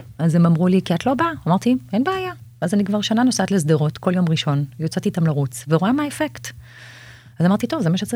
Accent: Jerusalem, Jerusalem District, Israel; אני מרגישה שאני איזשהו רליק היסטורי בירושלים, כי אני נולדתי ונשארתי בירושלים.

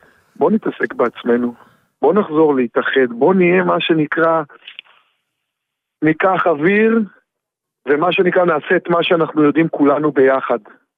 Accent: Hatzeva, Southern District, Israel; אני במקור ממושב חצבה, מערבה

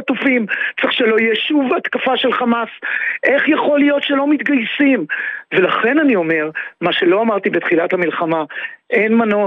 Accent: Bnei Brak, Tel Aviv District, Israel; אני גדלתי בבני ברק ולמדתי בחינוך חרדי עד התיכון, ואחיות שלי חרדיות.

